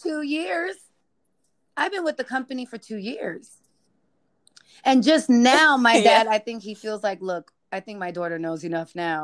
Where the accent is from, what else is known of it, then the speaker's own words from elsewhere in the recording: Bronx, New York, United States; Because I came from the Bronx. I come from 241st and White Plains.